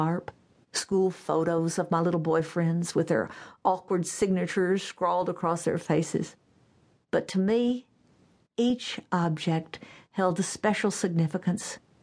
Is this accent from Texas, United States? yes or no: yes; Texas, United States; When we were kids growing up in East Texas, my brothers and I would ride our bikes to the dump yard over behind the high school.